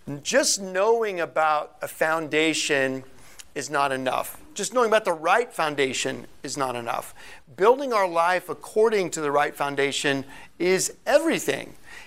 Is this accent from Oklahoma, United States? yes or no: yes; Oklahoma, United States; I grew up in Oklahoma. You know tornadoes could come.